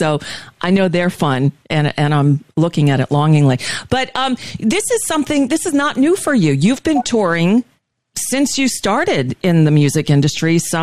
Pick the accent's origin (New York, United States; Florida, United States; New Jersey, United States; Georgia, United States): Florida, United States; I grew up in South Florida, and … was part of that soundtrack